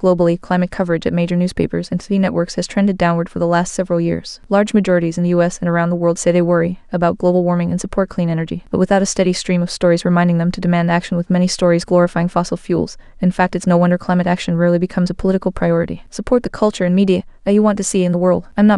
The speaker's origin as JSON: {"language": "English", "town": "Los Angeles", "region": "California", "country": "United States", "tie": "born or raised there", "said": "In Los Angeles, my hometown"}